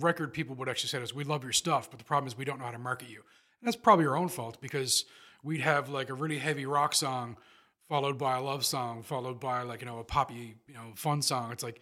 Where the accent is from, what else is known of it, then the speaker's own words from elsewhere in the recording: St. John's, Newfoundland and Labrador, Canada; I'm from St. John's, Newfoundland, Labrador, Canada, born in 1977.